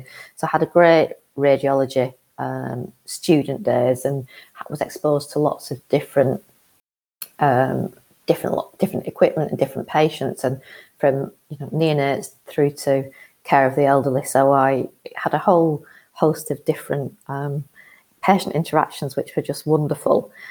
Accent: Bolton, North West England, United Kingdom; I'm from Bolton. I'm very, very proud of being a Boltonian. I grew up in Tomfold, which was not the most wealthy area of Bolton, but I came from a really well-loved, well-nurtured family, and went to school in Braitmith, which again is quite a deprived area of Bolton

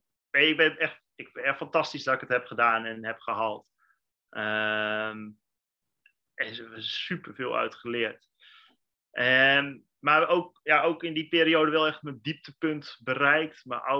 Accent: Enter, Overijssel, Netherlands; ja, ik ben opgegroeid in Enter, een heel klein plaatsje in Twente.

